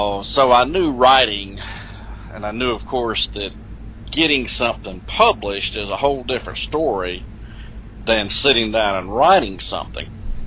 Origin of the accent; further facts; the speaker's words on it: Georgia, United States; I wasn't used to North Carolinian winter. I grew up in Georgia, and the most snow we ever saw, you could wipe away with your finger.